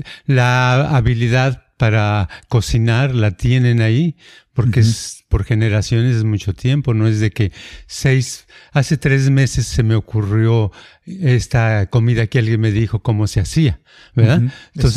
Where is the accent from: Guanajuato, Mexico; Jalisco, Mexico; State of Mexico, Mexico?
Jalisco, Mexico; born there; en el pueblito donde yo nací, ahí toda la gente tiene la fama de que todos son taqueros.